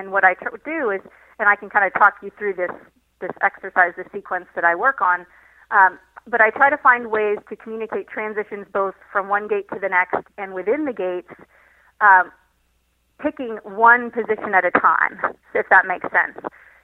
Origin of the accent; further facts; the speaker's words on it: Michigan, United States; I grew up in Michigan, and the first ever eventing competition that I saw was Rolex.